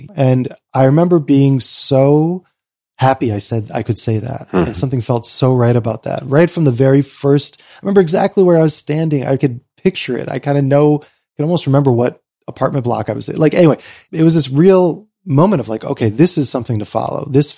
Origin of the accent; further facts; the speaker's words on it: United States; moved away; Like the social safety net is so high here relative to what I experienced growing up in America.